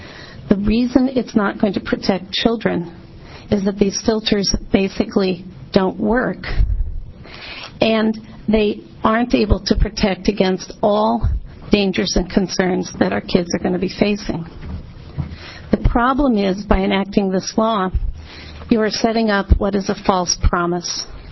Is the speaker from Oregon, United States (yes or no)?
yes; Eugene, Oregon, United States; I'm from Eugene, Oregon.